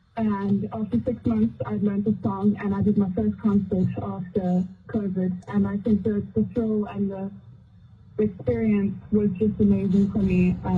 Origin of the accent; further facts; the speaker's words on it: Plettenberg Bay, Western Cape, South Africa; Well, I was born and raised in Plettenberg Bay